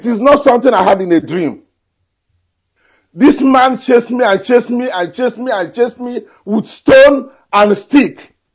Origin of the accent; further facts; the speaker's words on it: Eastern Nigeria, Nigeria; I told him Nigeria. He said, is it what part of Nigeria? I told him. Eastern Nigeria. He said, are you people the Biafrans? I said, yes, we are the Biafrans.